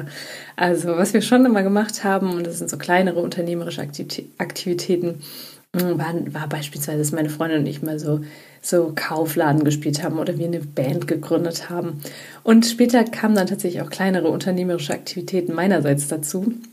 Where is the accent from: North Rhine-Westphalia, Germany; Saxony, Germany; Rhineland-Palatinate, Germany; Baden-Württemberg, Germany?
North Rhine-Westphalia, Germany; Düsseldorf; Ich komme aus Düsseldorf. Ich komme aus einem kleinen, ehrlich gesagt, einem kleinen Teil von Düsseldorf. Das ist hat schon fast Dorfcharakter.